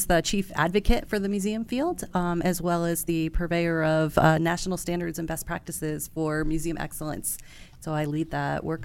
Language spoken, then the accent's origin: English; New York, United States; I grew up in Hudson Valley, New York.